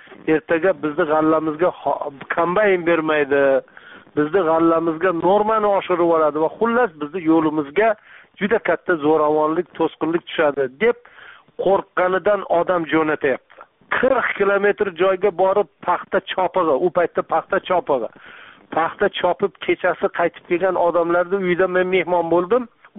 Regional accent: Jizzakh Region, Uzbekistan; men o'zim tug'ilib o'sgan Jizzax tumanini Malgizor tol etaklarida o'zim bolaligim o'tgan, o'zim tug'ilgan qishloqlarda

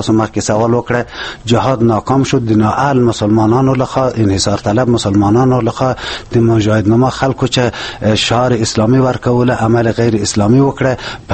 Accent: Ghor, Afghanistan; زه د غور ولایت اوسیدونکی یم. ابتدایي مکتب مې د غور ولایت تر شپږم پورې لوستلې دي.

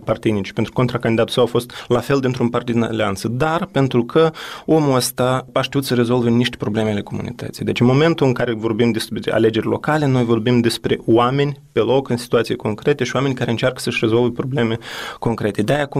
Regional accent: Telenești District, Moldova; Satul meu, care, mă rog, un sat tipic din Republica Moldova.

